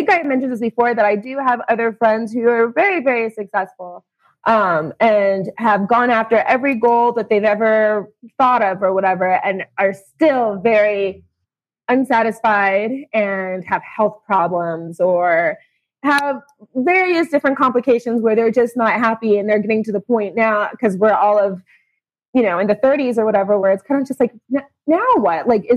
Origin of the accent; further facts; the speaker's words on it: United States; because we are American and we are taught that we are awesome and that we are the best country in the world.